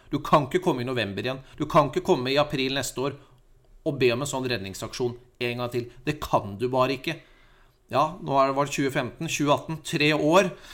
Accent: Larvik, Vestfold, Norway; jeg er fra Larvik.

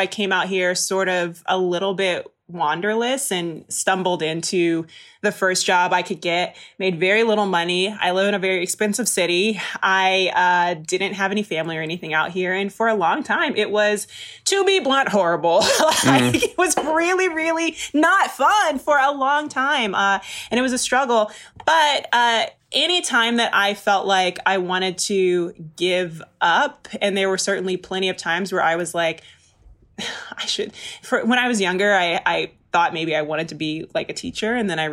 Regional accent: Maryland, United States; moved away; And because I came out here from the East Coast, I'm from Maryland. I don't have any family.

